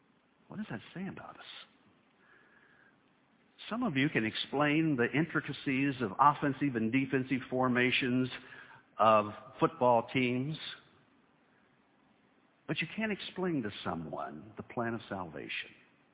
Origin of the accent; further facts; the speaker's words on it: Ohio, United States; When I grew up in Ohio, my whole entire family was crazy about sports. That was when I was close to Cincinnati